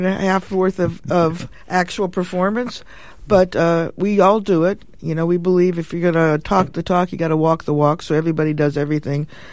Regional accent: California, United States; And I think that that for me, as a Californian

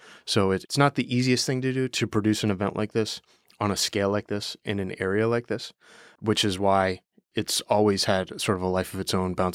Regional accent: East Coast, United States; now in Cincinnati, United States; I grew up on the East Coast, and I came to school at Xavier, and I made a lot of good friends and got involved in the music scene.

